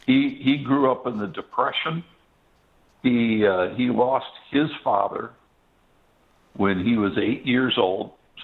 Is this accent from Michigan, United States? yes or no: yes; Detroit, Michigan, United States; growing up in Detroit, it's a car city. It's a car culture.